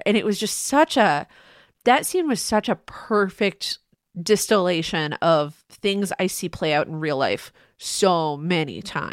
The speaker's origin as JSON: {"language": "English", "country": "United States", "said": "So relatable to my experience as an American woman in 2024."}